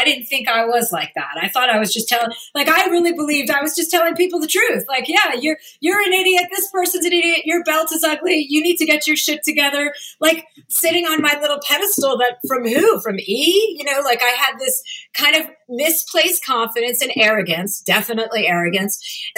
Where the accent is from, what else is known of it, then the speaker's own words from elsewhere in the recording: New Jersey, United States; I'm from New Jersey. I'm not going down that road.